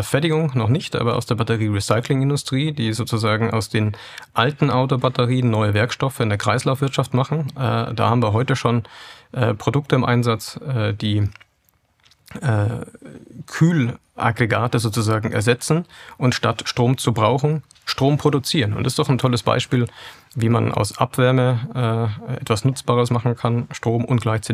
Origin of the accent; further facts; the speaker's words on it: Bavaria, Germany; ich komme ja aus Bayern